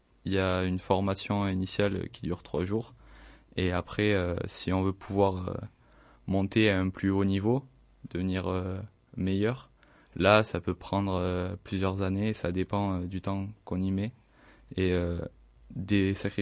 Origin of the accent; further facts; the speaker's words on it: Saint-Jean, Occitanie, France; born there; j'ai 16 ans, je suis né à Saint-Jean près de Toulouse, je suis en seconde au lycée Déodat de Séverac en sport-études arbitrage.